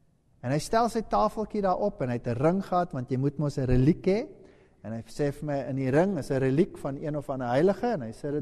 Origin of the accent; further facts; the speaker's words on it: Germany; ek is nou 'n Duitser